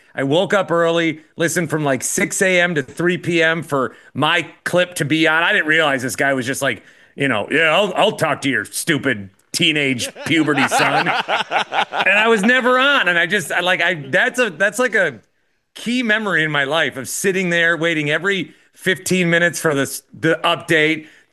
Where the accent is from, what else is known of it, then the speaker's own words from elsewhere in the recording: Wisconsin, United States; I was interviewed one time for like the town I grew up in Wisconsin.